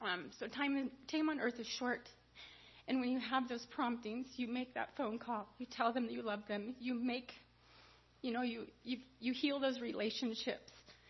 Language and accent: English; Seattle, Washington, United States; We are the West Coast. We're from Seattle.